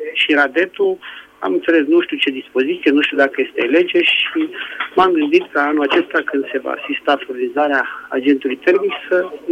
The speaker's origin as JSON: {"language": "Romanian", "region": "Bucharest", "country": "Romania", "said": "sunt din București."}